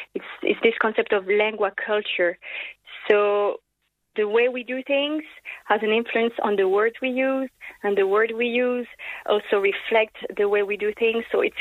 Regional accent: France; now in Ireland; I'm originally from France

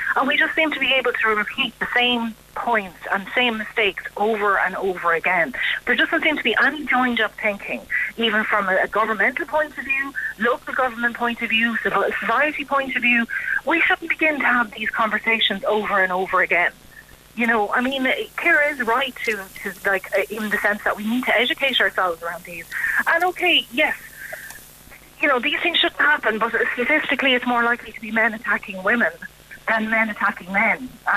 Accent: Tullamore, County Offaly, Ireland; I'm actually from Tullamore. I live in Tullamore. I'm speaking to you from Durrell, which is where the school is that Ashley Murphy taught in.

